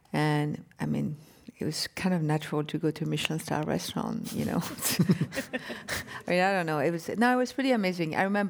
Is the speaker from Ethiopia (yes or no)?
no; France; Well, obviously, I was born and raised in France.